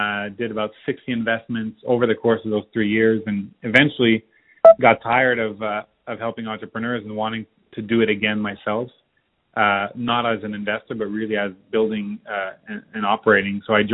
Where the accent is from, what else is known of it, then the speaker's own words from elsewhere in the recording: Montreal, Quebec, Canada; moved away as an adult; also born or lived in San Francisco; Born and raised in Montreal, but at that time I left Montreal and I was chasing the startup scene as many people do.